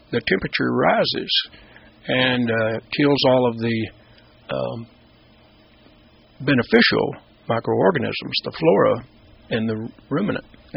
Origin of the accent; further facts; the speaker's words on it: United States; Well, I grew up in Linn County, farming and ranching with my folks.